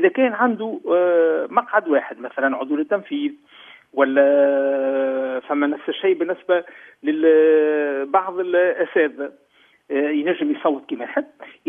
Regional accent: Tunisia; يعني عندنا في تونس عندنا سوسة نابل الساقس حتى المدنين

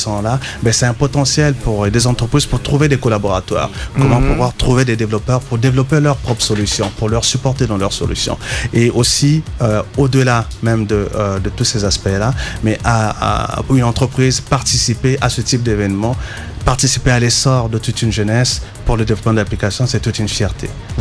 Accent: Canada; Moi je viens du Canada, j'ai fait le déplacement jusqu'ici

